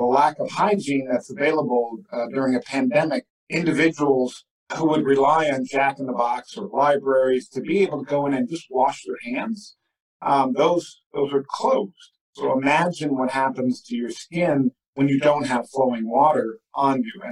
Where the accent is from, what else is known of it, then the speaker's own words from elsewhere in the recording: Midwest, United States; also born or lived in Santa Ana; That was, you know, decades ago growing up in the Midwest. We tend to volunteer for things.